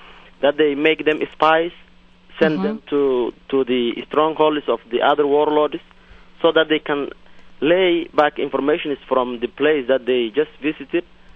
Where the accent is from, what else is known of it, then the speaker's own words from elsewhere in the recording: Somalia; now in Columbus, United States; I live in Columbus, and I'm originally from Somalia.